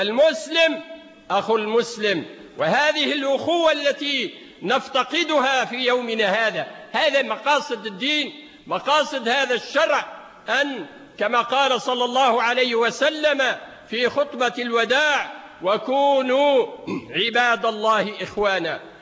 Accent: Tunisia; ولا يقول المثل عندنا في تونس

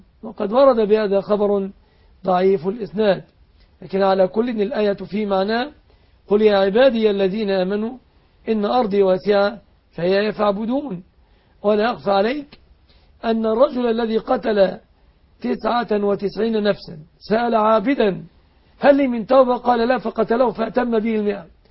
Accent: Egypt

